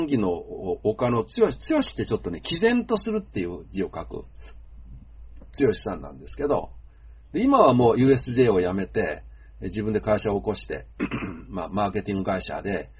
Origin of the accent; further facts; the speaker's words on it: Toyonaka, Osaka, Japan; 大阪府、豊中市、まあね、曽根西町、まあ、これ私の実家の住所ですけど